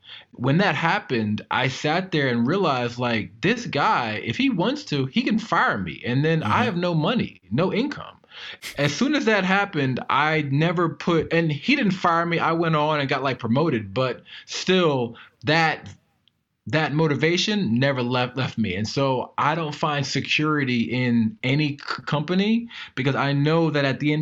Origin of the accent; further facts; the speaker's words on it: Maryland, United States; I am from Maryland, and I was recruited at a super young age, at 17, to build top secret computer programs for the Department of Defense.